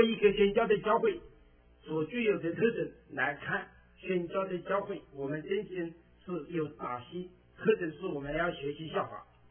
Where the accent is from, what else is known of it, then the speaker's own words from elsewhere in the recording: China; now in Canada; 因为咱们都是中国来的，我们有共同的语言